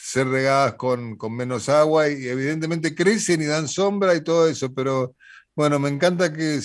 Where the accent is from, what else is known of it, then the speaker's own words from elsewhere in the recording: Mendoza, Argentina; Somos los mendocinos y los sanjuaninos somos de cuidar mucho los árboles porque sabemos lo que cuesta.